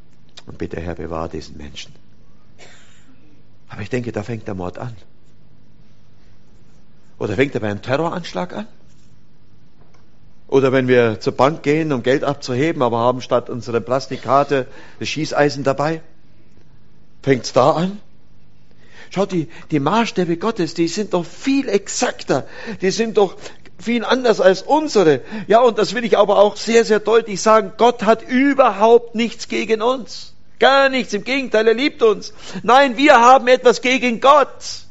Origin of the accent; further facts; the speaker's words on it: Oberammergau, Bavaria, Germany; ich komme ja nur aus dem Herrgott-Schnitzerdorf Oberammergau, da bin ich geboren und aufgewachsen. Da ist in fast jedem zweiten Haus ist ein Schnitzerladen.